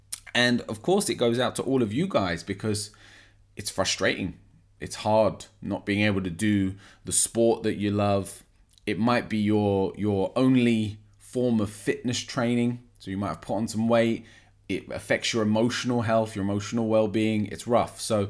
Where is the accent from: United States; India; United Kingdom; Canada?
United Kingdom; England; I'm from England. … It's a Turkish name